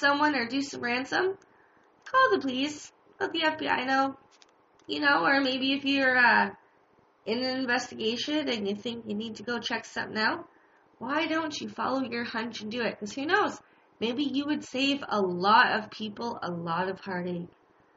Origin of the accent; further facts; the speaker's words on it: Canada; and yes, I am from Canada, so I figured why not do one from my country.